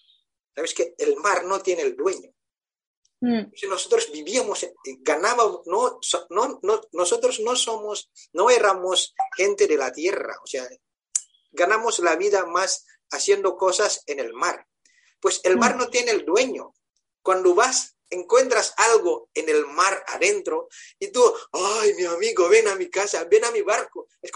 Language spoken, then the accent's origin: Spanish; North Sumatra, Indonesia; Spanish is a second language; El lago más grande en Indonesia. En el centro, sí. Centro del lago hay una isla y es una regencia, o sea, un municipio dentro del lago.